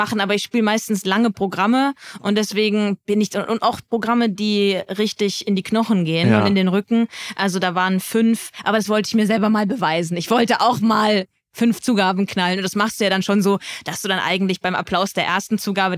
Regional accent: Munich, Bavaria, Germany; Ich komme ja aus Minga

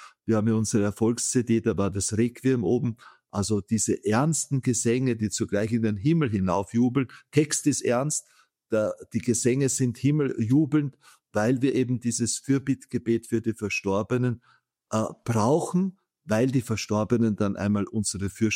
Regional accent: Austria; als Österreicher

